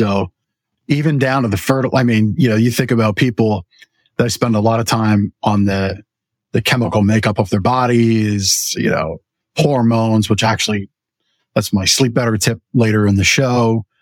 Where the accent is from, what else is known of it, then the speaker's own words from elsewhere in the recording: Canada; I grew up in Canada